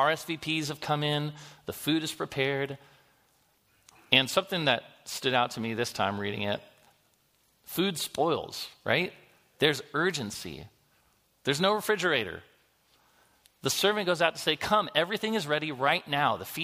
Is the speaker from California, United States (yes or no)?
yes; California, United States; I am not from Jerusalem. I'm from California.